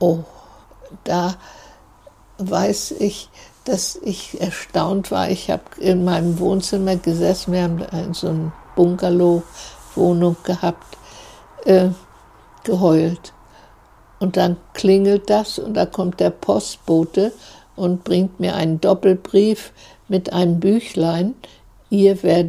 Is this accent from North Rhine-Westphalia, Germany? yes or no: no; Kono, Mecklenburg-Vorpommern, Germany; born there; Und dann wurde gesucht in Kono bei Mallis, Kreis Ludwigslust, eine Stelle da, wo ich geboren bin.